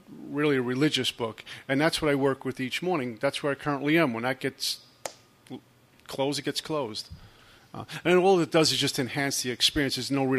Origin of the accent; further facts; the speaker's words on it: New Jersey, United States; I'm from Jersey.